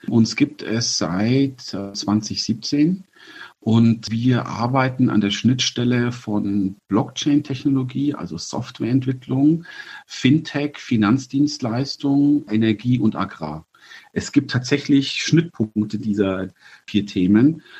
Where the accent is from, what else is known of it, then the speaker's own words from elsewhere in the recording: Amberg, Bavaria, Germany; moved away as an adult; also born or lived in Belgium / Paris; also ich bin gebürtig aus Amberg, ja, also ich geboren, genau. Und ich bin ja mit 18 schon von hier weggezogen und war faktisch länger weg, als ich tatsächlich hier war in der Region